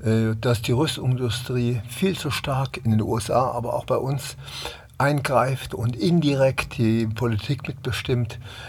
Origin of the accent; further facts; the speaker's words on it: Dresden, Saxony, Germany; Ich komme zwar aus DDR-Zeiten, aus Dresden